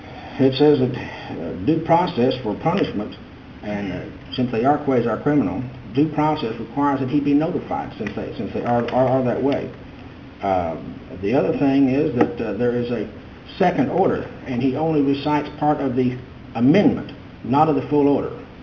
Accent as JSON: {"language": "English", "town": "Irving", "region": "Texas", "country": "United States", "said": "from Irving, Texas, and I'm here representing the Relator in this writ of habeas corpus."}